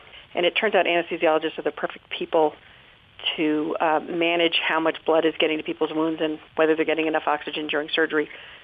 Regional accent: New Hampshire, United States; I went to medical school at Dartmouth in my home state

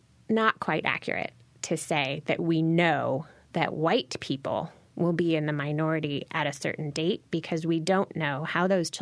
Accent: Seattle, Washington, United States; But I grew up in Seattle, and I attended a high school that was racially diverse on paper

